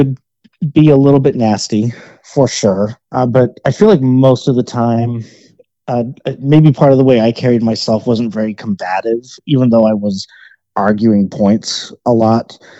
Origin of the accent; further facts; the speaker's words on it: Texas, United States; I wasn't born here, but I was raised in Texas, and so I never really had that Utah culture as part of my upbringing.